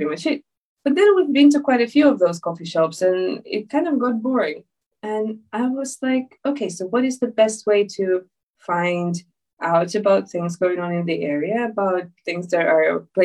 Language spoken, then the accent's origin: English; Ukraine; English is a second language; now in London, United Kingdom; 是乌克兰人。但是现在我住在伦敦。So basically … I'm from Ukraine, but I've been living in the UK for about 6 years now.